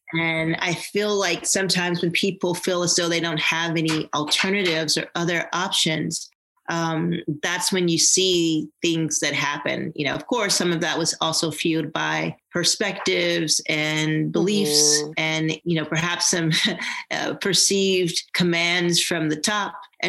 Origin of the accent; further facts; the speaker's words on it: Washington, District of Columbia, United States; especially because I'm a native Washingtonian. I'm from Washington, D.C. Mm-hmm. I grew up not that far from the Capitol.